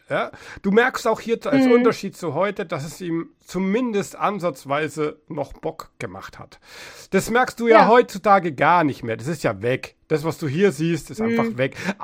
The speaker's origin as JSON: {"language": "German", "region": "Bavaria", "country": "Germany", "said": "ich bin Oberfranke. In Oberfranken gibt es das Wort gar nicht."}